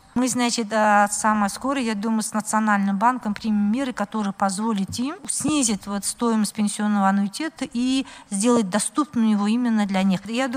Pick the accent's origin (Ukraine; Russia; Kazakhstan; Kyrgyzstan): Kazakhstan; born there; Я же ведь родилась в Казахстане, живу в Казахстане.